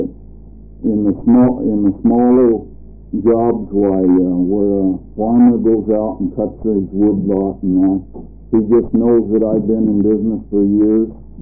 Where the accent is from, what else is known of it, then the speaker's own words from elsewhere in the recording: Hillsboro, Oregon, United States; I'm from Hillsboro, Oregon.